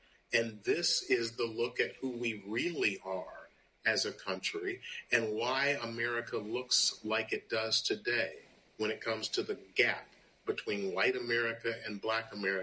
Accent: Memphis, Tennessee, United States; when Dr. King got killed in my hometown of Memphis in 1968

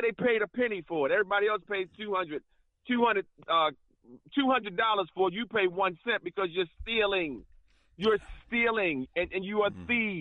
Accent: United States; As soon as they find out I'm an American, the price goes up.

